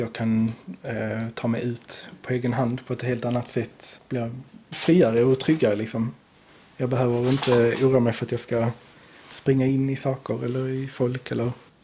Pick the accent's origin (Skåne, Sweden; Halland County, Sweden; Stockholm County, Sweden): Skåne, Sweden; Torekov; now in Landskrona, Sweden; Torekov från början. Sen har jag flyttat runt en del och nu har jag hamnat i Landskrona.